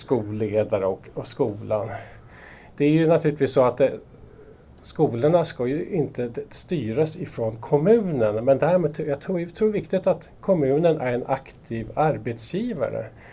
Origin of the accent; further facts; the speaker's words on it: Tyresö, Stockholm County, Sweden; Ja, jag är inne på mitt andra varv kan man säga, Tyresö. Jag är en uppväxt i Tyresö. Sen flyttade jag härifrån och återvände strax sedan millennieskiftet till Trollbäcke där bodde hus.